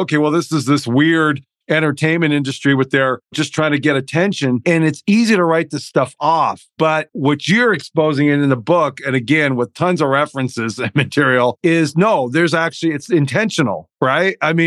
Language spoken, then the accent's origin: English; California, United States; born there; I was born in California, you know, well, if I had to pick a state growing up, I mean, where else would you want to live, right? On the beach